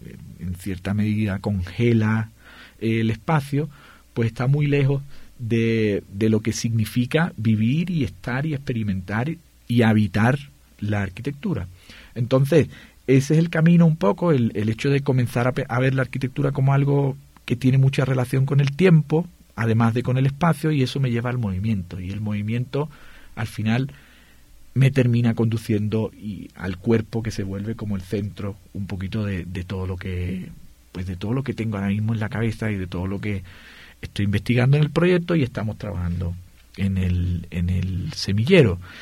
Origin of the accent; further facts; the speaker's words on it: southern Spain, Spain; yo soy del sur de España y me apasiona el flamenco y me apasiona el baile flamenco y la música flamenca